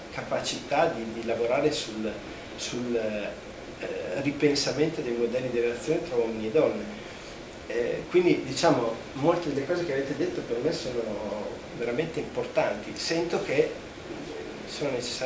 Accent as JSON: {"language": "Italian", "region": "Sardinia", "country": "Italy", "said": "io vengo dalla Sardegna, in Sardegna c'è stato tutto un progetto di sviluppo chimico che ha creato disastri"}